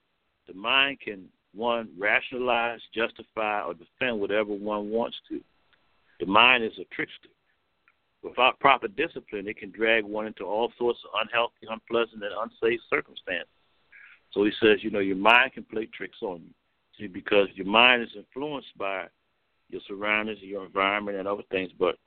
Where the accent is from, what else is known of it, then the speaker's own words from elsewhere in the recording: Baltimore, Maryland, United States; It's like right now in my hometown of Baltimore, where they started a thing this weekend.